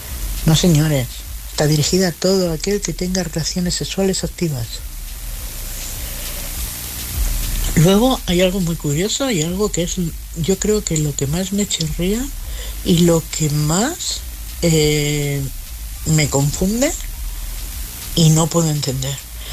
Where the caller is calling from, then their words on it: Madrid, Community of Madrid, Spain; de Madrid.